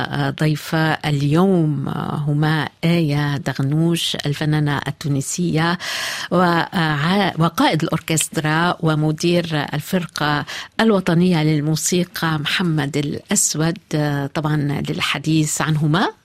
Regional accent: Lebanon; أنا اخترتها كوني لبنانية باللهجة اللبنانية

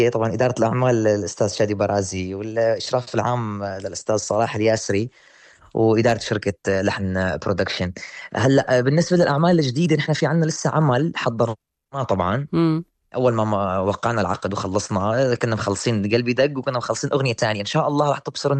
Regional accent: Syria; accent: Syrian; لانه انا غنيت اصلا اوريدي كثير اغاني بلهجتي السوريه، او اذا بدك اللبنانيه

